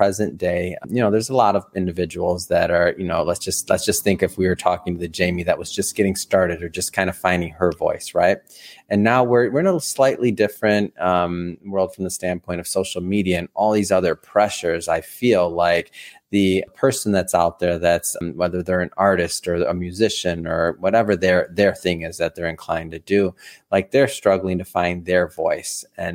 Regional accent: Detroit, Michigan, United States; I mean, I'm from Michigan. I'm from Detroit.

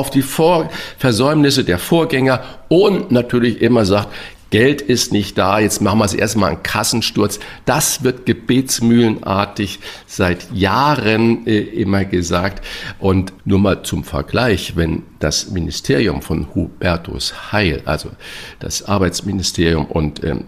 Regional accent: St. Ingbert, Saarland, Germany; was ist in kleinem St. Ingbert, wo ich herkomme, im Saarland

